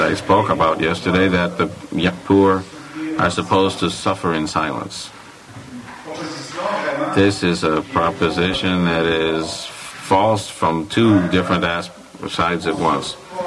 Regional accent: Fabre, Quebec, Canada; born there; I come from a small village. I was born in Fabre, in Abitibi, which is a small village.

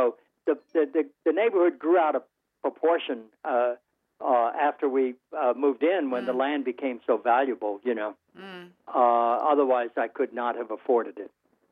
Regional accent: Ohio, United States; and then in my home state of Ohio.

